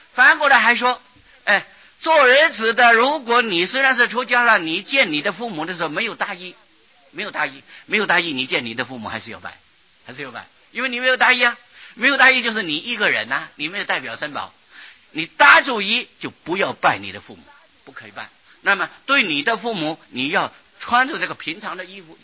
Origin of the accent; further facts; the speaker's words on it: Taiwan; 啊，是我们台湾人的马虎惯了